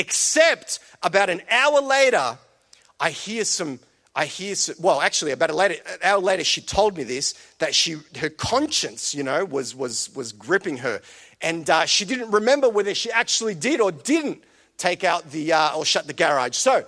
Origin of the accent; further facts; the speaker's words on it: Coolaroo, Victoria, Australia; my hood, like Coolaroo and Glenroy was my area, man. Like, you know, we ruled Coolaroo, or so we thought. And growing up in Coolaroo, it wasn't always the safest environment.